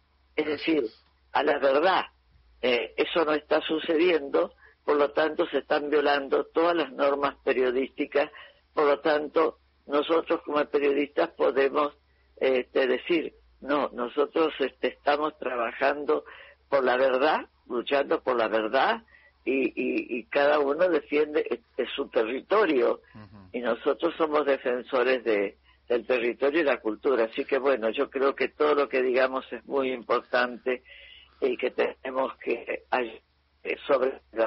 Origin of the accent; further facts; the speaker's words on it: Entre Ríos, Argentina; now in Buenos Aires, Argentina; Yo soy de Entre Ríos, por supuesto, entonces estoy viviendo como fuera de mi tierra, aquí en Buenos Aires